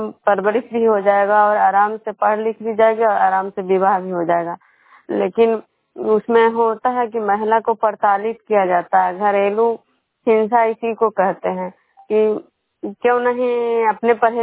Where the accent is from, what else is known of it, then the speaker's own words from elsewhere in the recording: Bishnupur, Bihar, India; मैं बिष्णुपुर ग्राम खुजरा पंचायत नालंदा जिला नवनसा प्रखंड के निवासी हूँ।